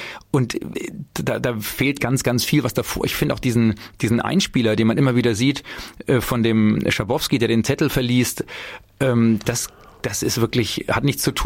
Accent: Nuremberg, Bavaria, Germany; moved away as an adult; in den 70er, 80er Jahren in Nürnberg sagen, wo ich herkomme. Deswegen bin ich da mit 18 noch weggegangen

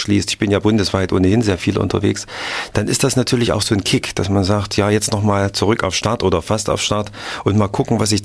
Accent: Zwickau, Saxony, Germany; Aber wenn man aus einer kleineren Stadt kommt, ich komme ja aus Zwickau, 100.000 Einwohner, und dann ist alles beieinander und man kann das erlaufen.

